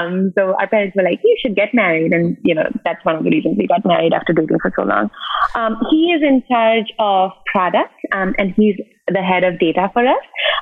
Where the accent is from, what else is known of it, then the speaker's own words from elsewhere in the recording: Mumbai, Maharashtra, India; moved away as an adult; now in New York, United States; So I'm originally from Mumbai, born and raised. My parents actually still live there. And I came to the States for my undergrad.